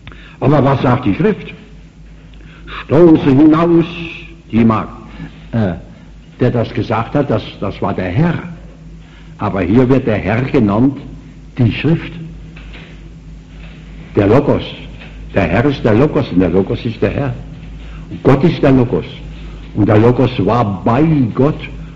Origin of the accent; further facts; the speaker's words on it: Worms, Rhineland-Palatinate, Germany; In meiner Heimat in Worms, wo ich wohne, seit 1901 wohne ich dort in meinem Häuslein.